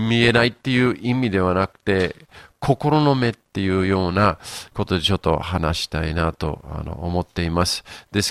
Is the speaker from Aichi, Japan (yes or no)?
no; Yokohama, Kanagawa, Japan; 昨日、友達と一緒に横浜、行ったんです。そして、自分の実家どうなってるのかと見たり、そして友達と一緒に私の、中学校、高校、行って